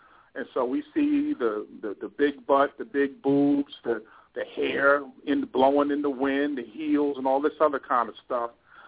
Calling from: Somerset, New Jersey, United States

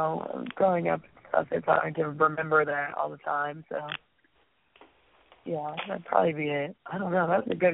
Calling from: Orlando, Florida, United States; I'm calling from Orlando, Florida.

